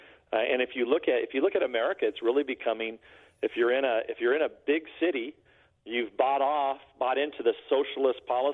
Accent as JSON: {"language": "English", "region": "California", "country": "United States", "said": "I'm from the San Joaquin Valley, which a lot of people don't know where that is"}